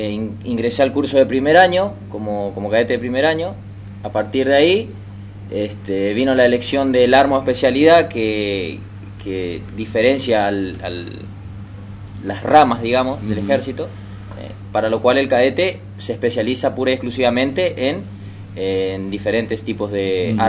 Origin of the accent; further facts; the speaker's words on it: Mercedes, Corrientes, Argentina; Soy de la provincia de Corrientes, de la ciudad de Mercedes